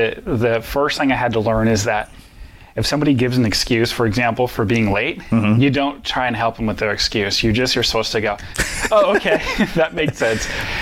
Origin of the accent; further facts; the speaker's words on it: Midwest, United States; Well, growing up in the Midwest in general, I find that there's different values that people in the Midwest have, especially how they relate to other people.